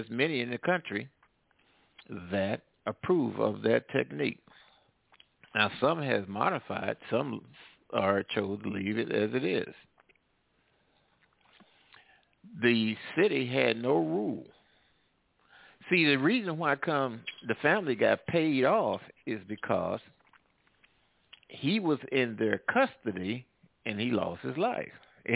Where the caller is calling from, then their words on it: Midwest, United States; Hey, I'm calling from the Midwest.